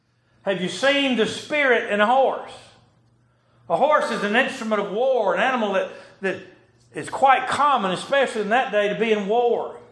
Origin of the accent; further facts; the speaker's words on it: Leeds, Alabama, United States; also born or lived in Birmingham, Alabama; Fifth grade, we moved from Birmingham, Alabama, from an apartment to a farm in Leeds on the top of a mountain, 240 acres full of horses.